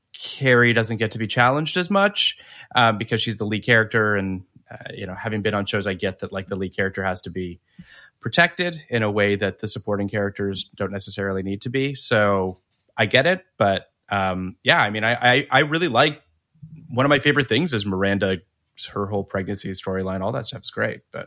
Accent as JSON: {"language": "English", "country": "Canada", "said": "as a Canadian, I was happy to see that it was a Roots bag."}